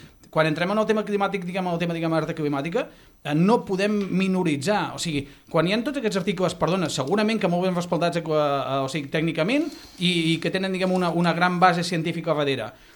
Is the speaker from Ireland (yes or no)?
no; Vic, Catalonia, Spain; M'ho dius a mi que sóc de Vic?